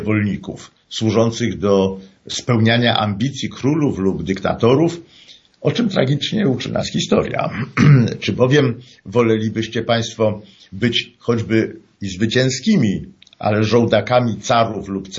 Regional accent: Kraków, Lesser Poland, Poland; Bez ogródek wyznam, że choć jestem krakowianinem

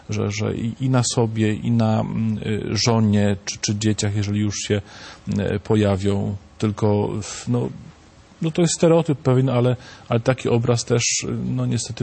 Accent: Silesian Voivodeship, Poland; Ja jestem ze Śląska

